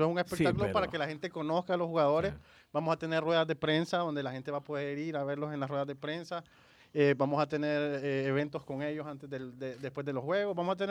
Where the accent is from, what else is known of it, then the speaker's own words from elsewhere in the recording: El Salvador; Y yo como salvadoreño, pues me siento orgulloso de que siempre le apuesto a mi país.